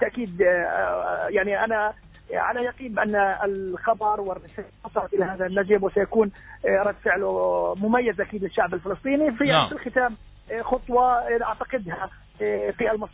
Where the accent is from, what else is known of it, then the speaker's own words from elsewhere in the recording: Gaza Strip, Palestine; ونحن كفلسطينيين وكأبناء قطاع غزة وكأعضاء نادي نماء